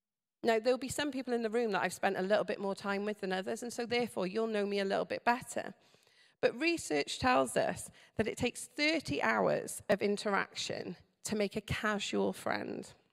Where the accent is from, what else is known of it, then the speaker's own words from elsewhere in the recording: Wales, United Kingdom; my accent may have betrayed me already and told you that I'm Welsh. I'm proud of it.